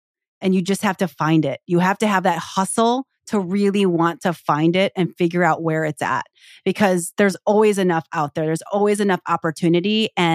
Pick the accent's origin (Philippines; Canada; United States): Philippines; I mean, I'm really excited because even just being Filipino and a trainer, 10 years ago, I didn't see many Filipino trainers.